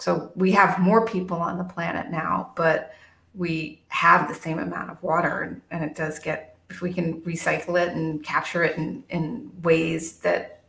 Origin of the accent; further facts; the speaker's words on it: Newton, Massachusetts, United States; I grew up in Newton, Massachusetts, and there was a part of the Mass Turnpike in Newton